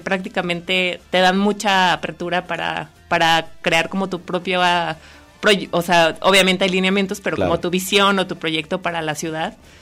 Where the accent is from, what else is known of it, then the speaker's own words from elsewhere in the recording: Guadalajara, Jalisco, Mexico; Yo en ese entonces vivía en Ciudad de México. Yo soy tapatía, pero ejercí un tiempo por allá.